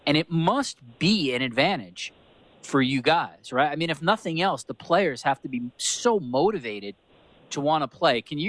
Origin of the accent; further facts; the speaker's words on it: New York, United States; I spent my teenage years growing up in Long Island.